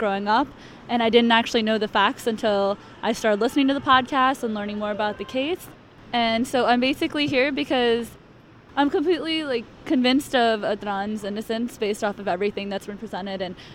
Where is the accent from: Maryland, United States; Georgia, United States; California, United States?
Maryland, United States; Baltimore; I've been following the podcast from Serial to Undisclosed to Truth and Justice. I'm from Baltimore City.